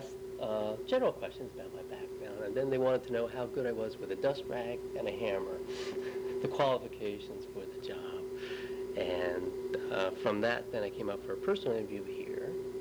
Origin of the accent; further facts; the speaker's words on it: Maryland, United States; I grew up in Maryland, so it was pretty close to where I had grown up.